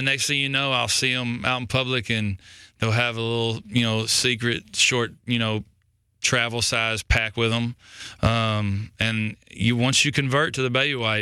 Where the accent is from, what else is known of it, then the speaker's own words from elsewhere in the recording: Missouri, United States; And I'm hoping to do like the video in my hometown. I grew up in a small town in Southeast Missouri.